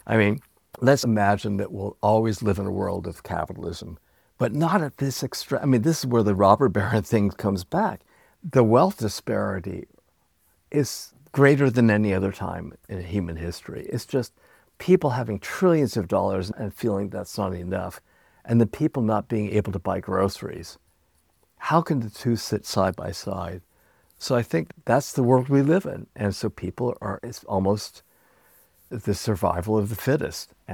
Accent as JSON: {"language": "English", "country": "United States", "tie": "born or raised there", "said": "I think, important and significant to me as somebody born and raised in America to see these capacities being regenerated."}